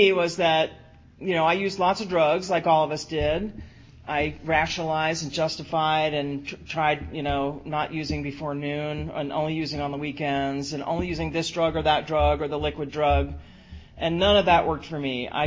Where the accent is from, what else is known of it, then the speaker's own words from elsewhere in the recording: East Coast, United States; I grew up on the East Coast in a small little town that was 1 mile square.